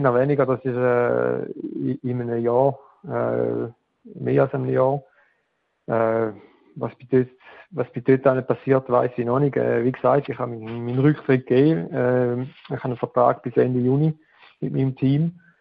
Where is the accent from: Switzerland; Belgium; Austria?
Switzerland; Thurgau; ja, zu Weinfelden die erste Etappe fertig gewesen. Da ist, ich weiß nicht, 5-6 Kilometer von dort, wo ich aufgewachsen bin.